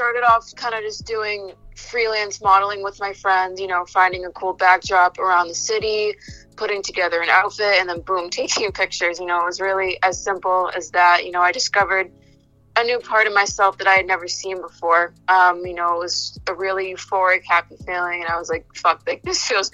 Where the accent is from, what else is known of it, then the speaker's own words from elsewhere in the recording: Medford, Massachusetts, United States; I'm from Medford, Massachusetts. It's a small town right outside of Boston.